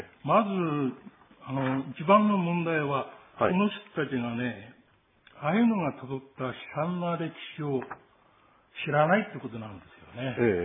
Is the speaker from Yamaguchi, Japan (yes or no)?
no; Biratori, Hokkaido, Japan; 私は、茅野史郎君の、住まいから10キロほど奥に、で生まれ育ってました。